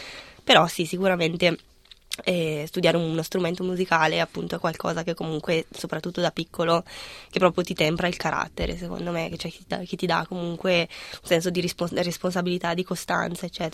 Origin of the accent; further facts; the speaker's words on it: Albino, Lombardy, Italy; nel mio paese, Albino, in provincia di Bergamo